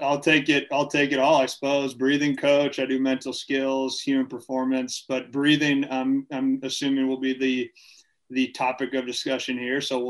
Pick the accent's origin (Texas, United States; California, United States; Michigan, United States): Michigan, United States; Farmington; also born or lived in Ohio; So I'm originally from Farmington, Michigan. Okay. Grew up in Michigan, family moved around a little bit, lived in Ohio a little bit as a kid, ended up coming back to Michigan.